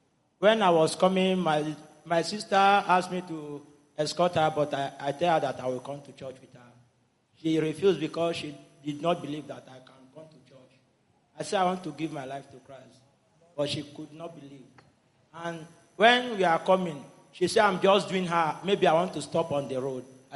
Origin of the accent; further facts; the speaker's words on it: Benue, Nigeria; Praise the Lord. … from Benue State.